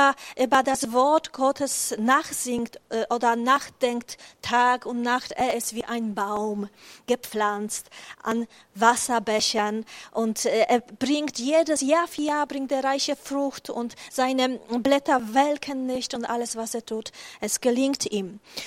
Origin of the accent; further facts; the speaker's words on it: Poland; born there; ich bin in Polen geboren und meine ganze Familie lebt noch dort, also die leibliche Familie, Eltern und Geschwister und Neffen und so weiter. Und ich bin ziemlich oft dort zu Besuch. Und ich selbst wohne in Krakau, eine wunderschöne Stadt.